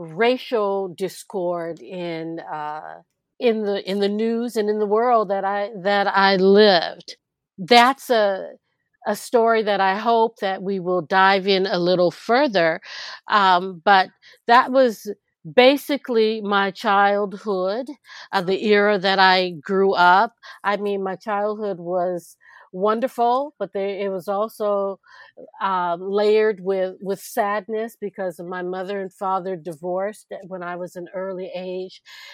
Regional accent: Oakland, California, United States; I grew up in North Oakland in California near the UC Berkeley campus

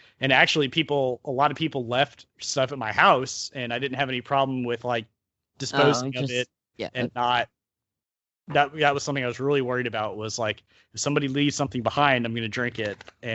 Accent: Alabama, United States; also born or lived in Georgia; I grew up in Alabama and Georgia. I love fireworks

